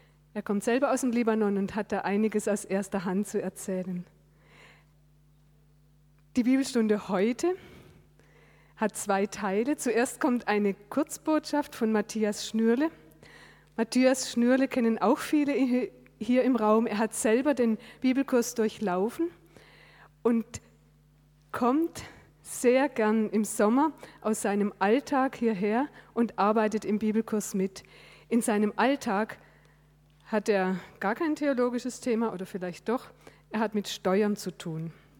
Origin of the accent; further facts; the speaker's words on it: Baden-Württemberg, Germany; Also Schmiheim liegt in Baden und in der Nähe, ein paar Dörfer weiter, liegt mein Heimatort.